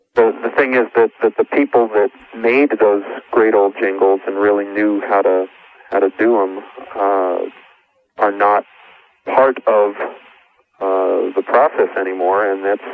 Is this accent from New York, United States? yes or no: yes; New York, United States; moved away as an adult; now in Dallas, United States; Yeah, I originally came to Dallas from New York. I'm from New York, and I moved down here to work at Tams